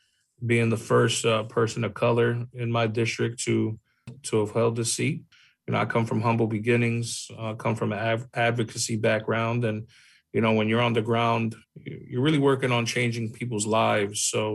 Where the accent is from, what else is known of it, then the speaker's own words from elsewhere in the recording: United States; growing up in America with the different issues that are before us